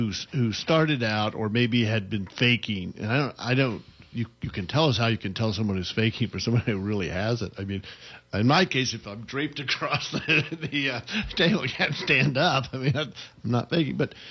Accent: Oklahoma, United States; My home state of Oklahoma, I think, has a very high rate of deaths from these things.

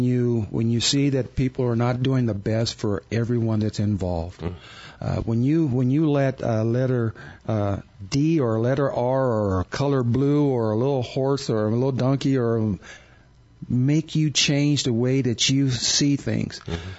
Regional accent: Holbrook, United States; Growing up in Holbrook, I've lived there 59 years

